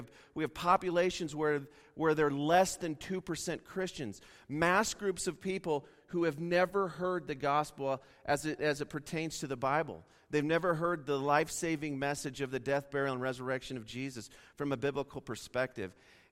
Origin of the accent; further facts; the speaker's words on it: Wyoming, United States; also born or lived in Grand Junction, United States / Missouri, United States; I grew up in Wyoming, but I was born here in Grand Junction. Spent a little bit of time as a pastor in Missouri